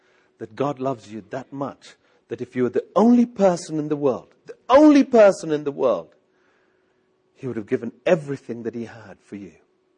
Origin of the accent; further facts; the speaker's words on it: England, United Kingdom; I come from England. We have a word in England called, the word is besotted.